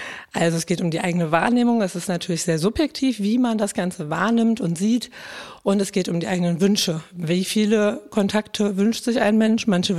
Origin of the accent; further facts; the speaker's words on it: Dortmund, North Rhine-Westphalia, Germany; ich komme aus Dortmund, bin 35 Jahre alt